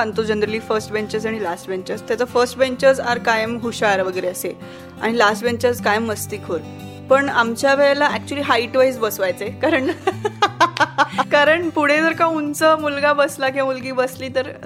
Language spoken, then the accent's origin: Marathi; Pune, Maharashtra, India; born there; माझा जन्म पुण्यातलाच आहे. मी कृष्णा हॉस्पिटलमध्ये जन्माला आले, कोथरूडमध्ये